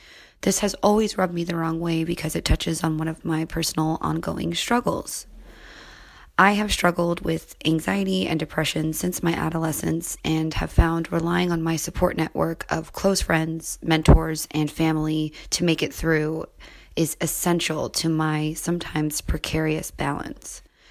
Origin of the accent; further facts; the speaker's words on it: Los Angeles, California, United States; I'm from Los Angeles.